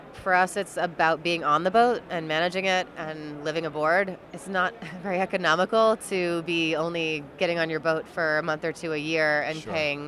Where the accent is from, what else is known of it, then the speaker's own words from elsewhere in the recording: Maine, United States; now in Hawaii, United States; I grew up in Maine, so I was running in the forest and by the sea all the time.